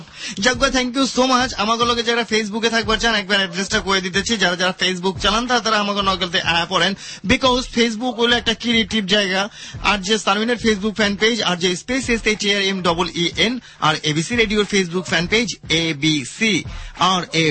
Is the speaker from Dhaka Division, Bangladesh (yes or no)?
yes; Dhaka, Dhaka Division, Bangladesh; আমরা ঢাকার পোলা